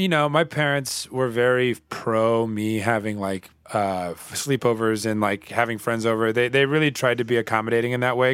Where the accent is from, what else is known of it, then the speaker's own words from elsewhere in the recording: Bible Belt, United States; And you got to keep in mind that I grew up in the Bible Belt.